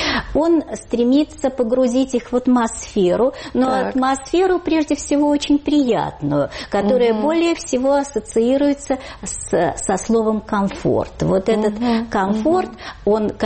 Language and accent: Russian; Moscow, Russia; не только мы москвичи